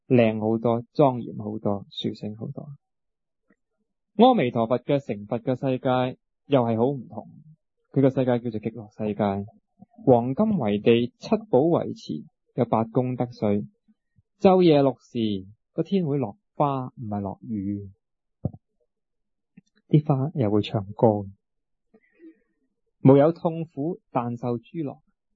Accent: Hong Kong; 如果我哋香港人每一個人都有一念清淨嘅心

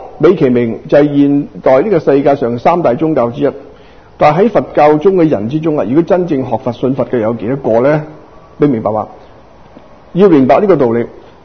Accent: Hong Kong; 起码我是一个香港人

